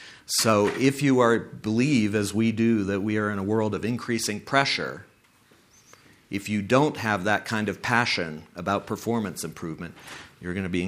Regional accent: California, United States; they find out I'm from California

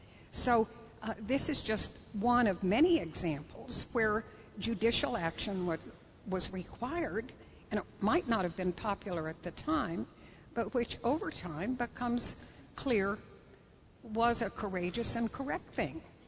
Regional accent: Arizona, United States; I come from Arizona, and Arizona was a state that believed very strongly in populism

